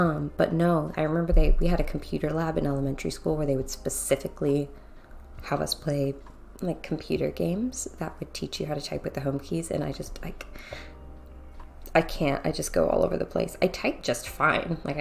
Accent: California, United States; I'm not there anymore. I'm originally from California

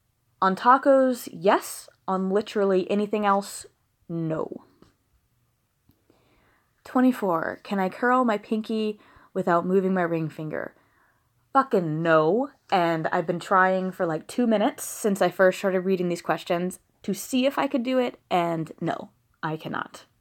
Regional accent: the South, United States; I grew up in the American South, where perfect strangers call you honey, sweetheart, darling, dumpling.

